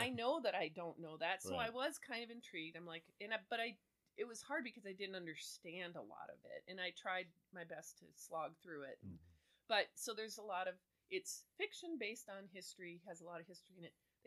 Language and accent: English; Midwest, United States; So, I grew up in the Midwest.